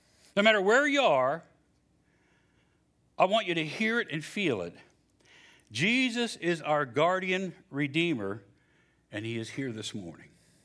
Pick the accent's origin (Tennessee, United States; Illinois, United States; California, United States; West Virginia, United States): West Virginia, United States; I can say that I'm from West Virginia.